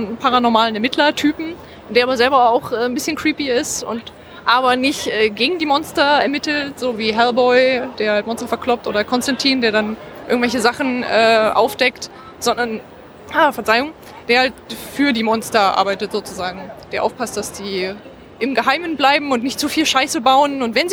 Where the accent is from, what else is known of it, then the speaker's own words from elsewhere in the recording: Berlin, Germany; ich komme aus Berlin und werde dieses Jahr schon 26 Jahre alt.